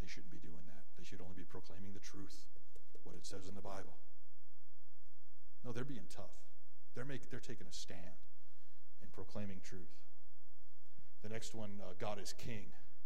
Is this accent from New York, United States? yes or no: no; Chicago, Illinois, United States; There are people who hate me because I was born into a white middle-class family in Chicago.